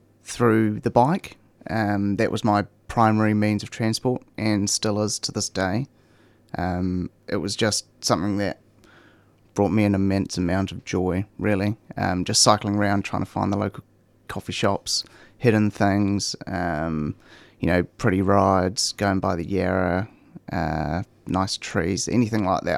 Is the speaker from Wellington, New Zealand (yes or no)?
yes; Wellington, New Zealand; accent: New Zealand; moved away as an adult; now in Melbourne, Australia; you can probably tell by the accent, I'm from New Zealand, from a little place called Wellington. Well, it's not that little in terms of New Zealand, it's the capital. But I moved to Melbourne 2.5 years ago.